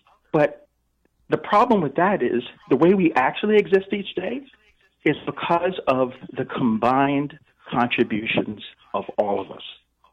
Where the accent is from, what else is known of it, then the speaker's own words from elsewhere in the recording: Bronx, New York, United States; I mean, I was born and raised in the Bronx, you know, by a single parent, college educated, graduate school educated.